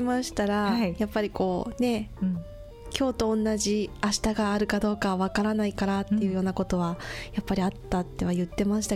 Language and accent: Japanese; Fukushima, Japan; moved away as an adult; now in Koriyama, Japan; 私、福島市の森合の出身です。